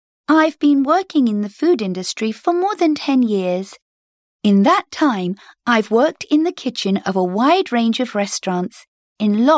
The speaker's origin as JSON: {"language": "English", "region": "Scotland", "country": "United Kingdom", "said": "Oh, I'm Scottish."}